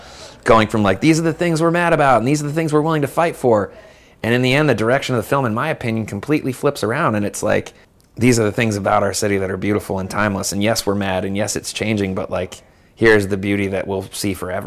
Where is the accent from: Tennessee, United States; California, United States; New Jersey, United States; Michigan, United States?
California, United States; San Francisco; when you meet somebody older and you're like, I'm from San Francisco, they're like, wow, right.